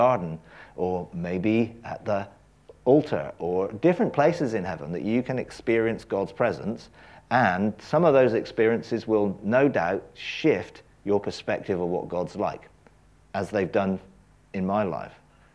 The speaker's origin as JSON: {"language": "English", "region": "England", "country": "United Kingdom", "said": "because we're English"}